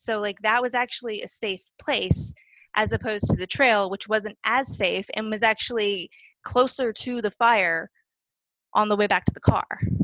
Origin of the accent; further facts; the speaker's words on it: Texas, United States; I'm thinking, okay, I'm from Texas.